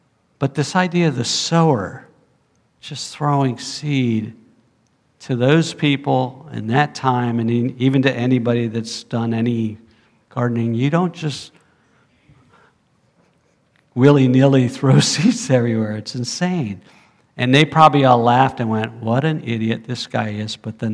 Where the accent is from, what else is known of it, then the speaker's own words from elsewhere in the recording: Riviera Beach, Florida, United States; I grew up in Florida. I grew up in Riviera Beach.